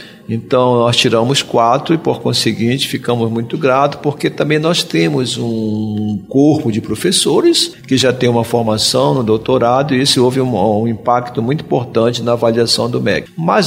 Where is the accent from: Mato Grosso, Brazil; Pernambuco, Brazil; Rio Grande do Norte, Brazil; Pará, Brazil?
Pará, Brazil; Marapanim; Marapani é minha terra natal. Então, Marapani é minha terra natal.